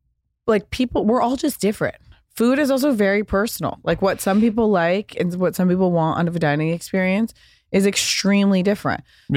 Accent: Pasadena, California, United States; There were a couple great restaurants when I was growing up in Pasadena where we had that experience.

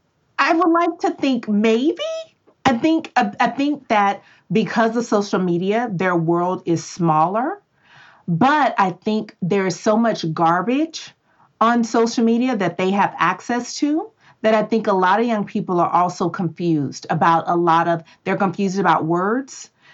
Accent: Texas, United States; You know, I'm from Texas, so we get to say that, and that means we have cussed you all the way out.

